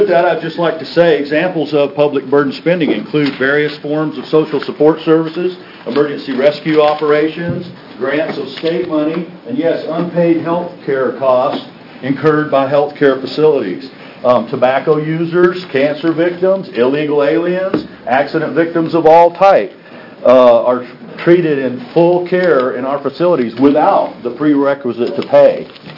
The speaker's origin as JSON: {"language": "English", "town": "Albany", "region": "Oregon", "country": "United States", "said": "I'm from Albany, Oregon."}